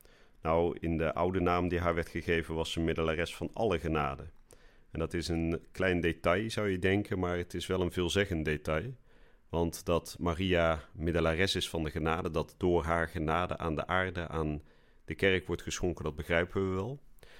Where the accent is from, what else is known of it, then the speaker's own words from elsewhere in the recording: Vught, North Brabant, Netherlands; Ik ben geboren in Den Bosch en opgegroeid in Vught.